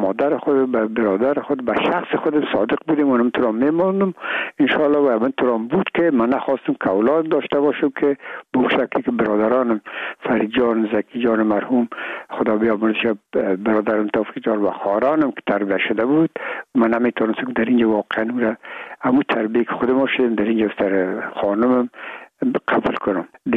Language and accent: Persian; Afghanistan; ما افغان هستیم